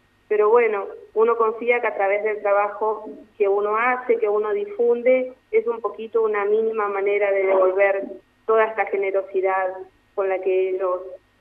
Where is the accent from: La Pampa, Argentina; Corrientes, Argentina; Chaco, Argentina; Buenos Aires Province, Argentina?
Chaco, Argentina; Resistencia; also born or lived in Clorinda, Formosa; soy nacida en Clorinda Formosa, tengo sangre guaraní, soy mujer guaraní, pero fui criada en Resistencia Chaco, donde la comunidad Om Toba es muy fuerte.